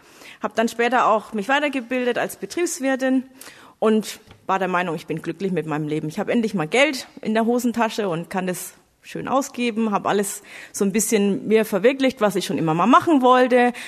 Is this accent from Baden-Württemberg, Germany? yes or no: no; Bavaria, Germany; ich bin geboren und aufgewachsen in Oberfranken im schönen Coburger Land.